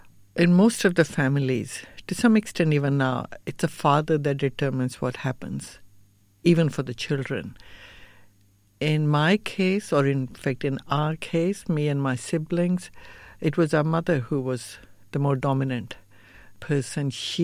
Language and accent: English; Pakistan; Growing up in Pakistan, because my father worked with military engineering service, we would be posted every 2 years somewhere.